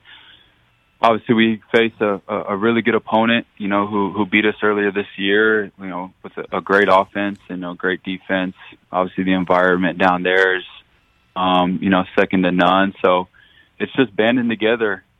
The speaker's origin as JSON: {"language": "English", "region": "Arizona", "country": "United States", "tie": "born or raised there", "said": "bringing me to Arizona, got to play for my hometown team."}